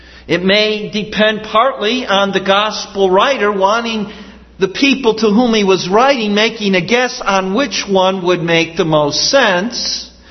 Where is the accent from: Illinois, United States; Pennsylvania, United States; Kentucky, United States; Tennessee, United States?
Illinois, United States; Rolling Meadows; I tell people I grew up in Chicago. I didn't. I grew up in Rolling Meadows.